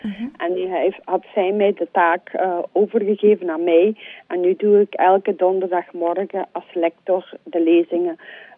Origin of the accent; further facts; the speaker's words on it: Veldwezel, Flanders, Belgium; born there; now in Beverlo, Belgium; Nee, ik ben geboren in Veldwezel, te Lanaken. En mijn man was van Beverlo, dus ik ben naar hier getrokken.